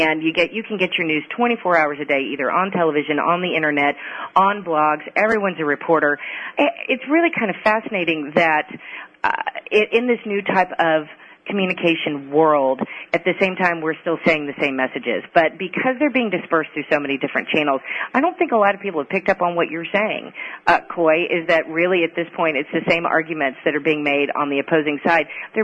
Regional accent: United States; while as an American and as a Democrat, I wholeheartedly, frankly, support what the president said about the freedom of religion

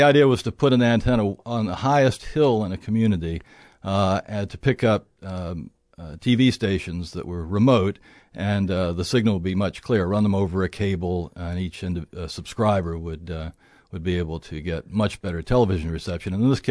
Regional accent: Charlottesville, Virginia, United States; also born or lived in Albemarle County; Well, I'm from Charlottesville. I was born in Charlottesville, and in 1959, we moved out to Albemarle County, and of course, I went to Albemarle High School.

